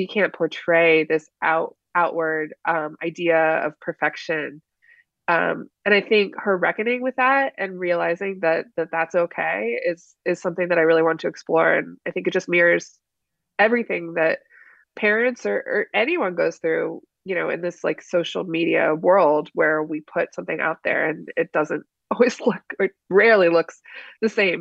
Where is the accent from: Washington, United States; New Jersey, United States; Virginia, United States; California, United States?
Washington, United States; now in New York, United States; I have to say that I am in New York now, but I grew up in Eastern Washington, so it was